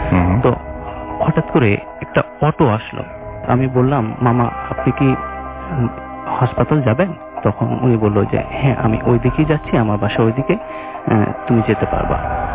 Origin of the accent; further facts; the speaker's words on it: Chapainawabganj, Rajshahi Division, Bangladesh; now in Dhaka, Bangladesh; আমার home district Chapainawabganj যেটাকে বলে, আমার হোম ডিস্ট্রিক্ট চাঁপাইনবাবগঞ্জ।